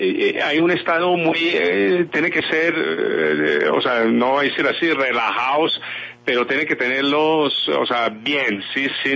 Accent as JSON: {"language": "Spanish", "town": "Montreal", "region": "Quebec", "country": "Canada", "second_language": "Spanish", "moved": "yes", "lives_now": "Colombia", "said": "yo soy de Montreal, Canadá."}